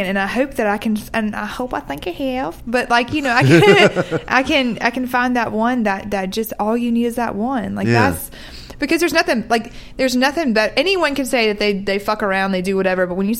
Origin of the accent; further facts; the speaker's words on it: the South, United States; I come from the South, so I don't share a very LA lifestyle on it.